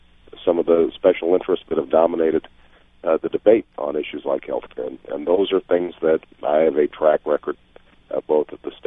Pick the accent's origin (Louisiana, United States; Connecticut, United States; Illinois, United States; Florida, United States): Illinois, United States; and it's got a lot of kids, like my home state of Illinois, that aren't getting the kind of education they need